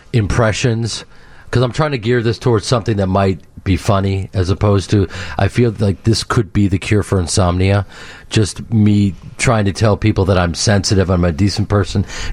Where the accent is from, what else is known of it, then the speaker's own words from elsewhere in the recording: Chicago, Illinois, United States; growing up in Chicago, having this incredible town support you